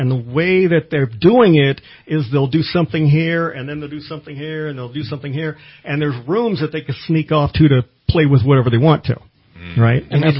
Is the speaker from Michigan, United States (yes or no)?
no; Illinois, United States; I grew up in Illinois, and I was born a Republican because even though Illinois is a blue state, it's kind of like California is a blue state.